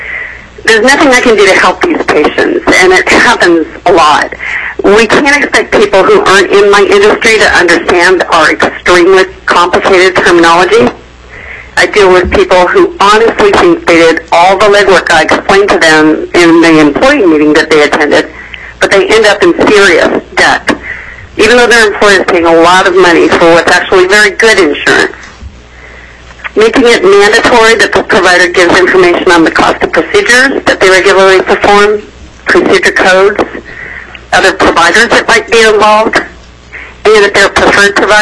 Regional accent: Fairbanks, Alaska, United States; born there; I was born in Fairbanks in 1958.

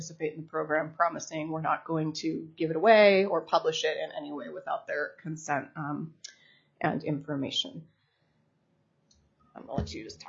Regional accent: Juneau, Alaska, United States; I was born and raised here on Tlingit lands in Zantakahini, and I've been involved in commercial fishing my whole life, both here in Southeast Alaska and then also up in Bristol Bay.

